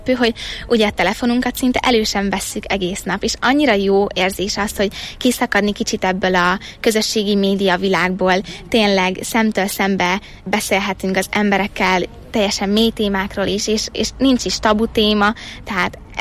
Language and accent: Hungarian; Debrecen, Hajdú-Bihar, Hungary; most ugye Budapestre megyek tanulni, ugye debreceni vagyok, de mégis Budapestet választottam